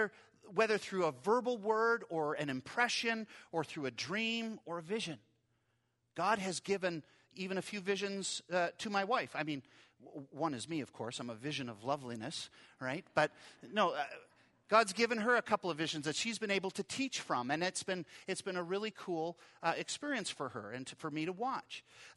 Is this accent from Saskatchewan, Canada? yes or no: yes; Regina, Saskatchewan, Canada; See, when I was growing up in Regina, we drove by once the Canadian Bible College where I ended up going